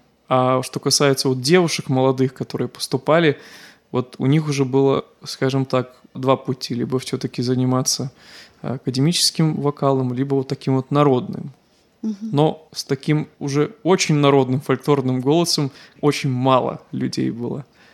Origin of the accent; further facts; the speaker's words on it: Sharkawshchyna, Vitebsk Region, Belarus; родом я из Витебщины. Родился я в городском поселке Шарковщина. Это на западе Витебской области, рядом с Брасловскими озерами, чуть-чуть до них не доезжая, скажем так.